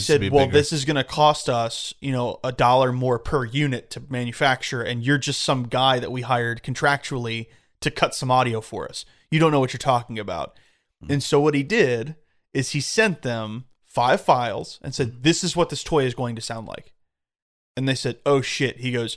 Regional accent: United States; It doesn't matter. I'm American.

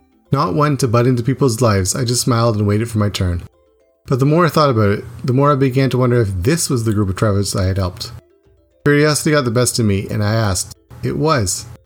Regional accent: Canada; Though he is from Greece and I'm from Canada, we bumped into each other on the busy streets of Tokyo.

